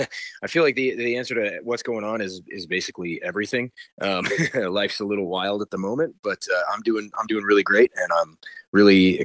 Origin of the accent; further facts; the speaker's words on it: New London, Connecticut, United States; born there; I was born in New London, Connecticut, and my dad was in the Navy, and so that just happens to be where he was stationed when I was born.